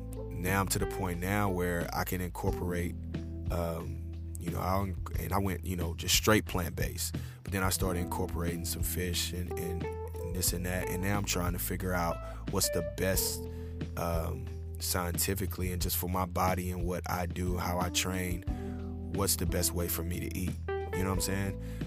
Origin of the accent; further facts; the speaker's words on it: Houston, Texas, United States; I was straight from Houston, Texas, straight from South Park.